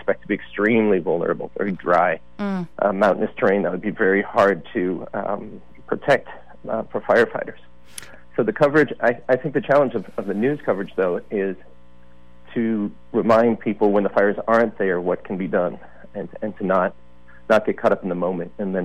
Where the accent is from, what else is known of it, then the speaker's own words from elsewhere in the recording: Los Angeles, California, United States; growing up in Los Angeles as I did, fires were a part of the reality of Malibu.